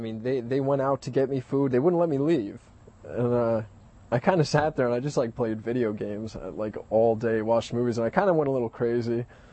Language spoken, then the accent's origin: English; California, United States; I took a road trip and I went back out to my hometown in California. I stayed there for a while, then I went to Las Vegas and went to a bunch of states, you know, on my way back. I lived in North Carolina for a couple months during the winter last year.